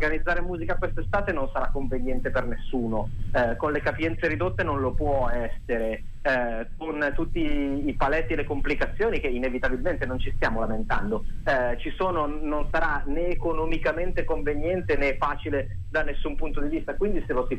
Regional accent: Domodossola, Piedmont, Italy; sono di Domodossola.

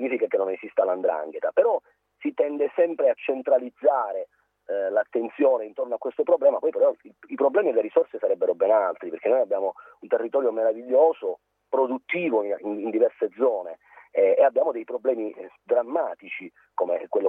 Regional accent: Cosenza, Calabria, Italy; come altre migliaia di calabresi, di cosentini, ho deciso di tornare nella mia terra.

